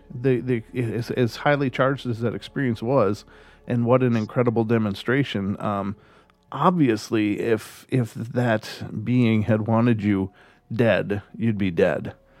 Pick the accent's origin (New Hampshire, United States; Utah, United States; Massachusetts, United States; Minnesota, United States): Minnesota, United States; but I'm from Minnesota originally, and so I know that it's called Oregon.